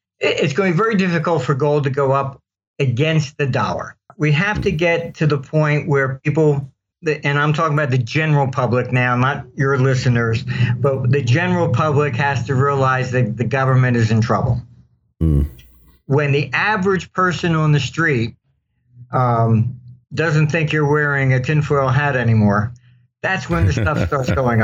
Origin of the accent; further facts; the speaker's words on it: United States; I get called in because I am an American.